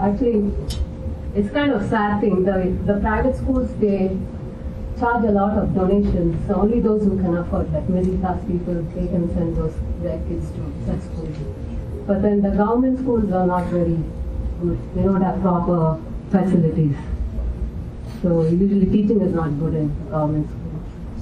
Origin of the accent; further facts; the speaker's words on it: Kolar Gold Fields, Karnataka, India; now in Bangalore, India; Where did I grow up? First, really, in KGF, it's about 2 hours from Bangalore, Kola Goldfields, and now we moved to Bangalore.